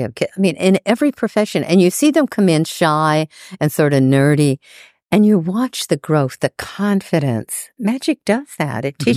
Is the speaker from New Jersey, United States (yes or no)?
no; Phoenix, Arizona, United States; Well, I was very lucky because I grew up in Phoenix, Arizona, and there was a teenage magic club there